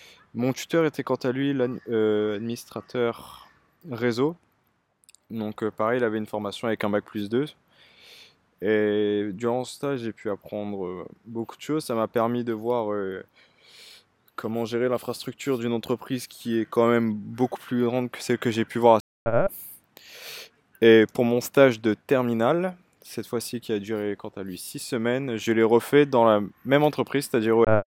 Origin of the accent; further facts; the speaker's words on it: Paris, Île-de-France, France; accent: Parisian; habitant à Paris, s'il y a un accent, je l'entends pas vraiment. Par contre, quand je vais voir ma famille dans le sud de la France, là, oui, ils me disent que j'ai un accent parisien.